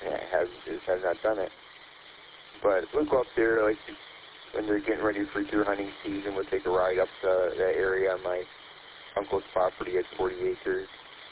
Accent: Detroit, Michigan, United States; Well, I grew up on East Side Detroit

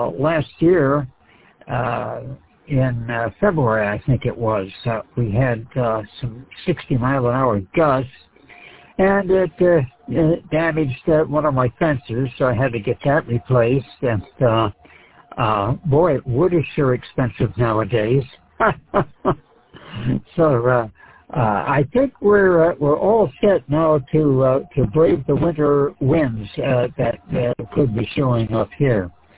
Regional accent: Birmingham, Michigan, United States; now in California, United States; And I was born and raised in Birmingham, just north of Detroit. And been out here in California since 1967.

